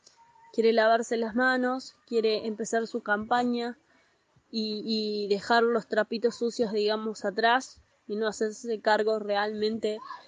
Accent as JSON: {"language": "Spanish", "region": "Córdoba", "country": "Argentina", "said": "Nosotros como ciudadanos argentinos, como ciudadanos cordobeses, nos merecemos el acceso a la vivienda"}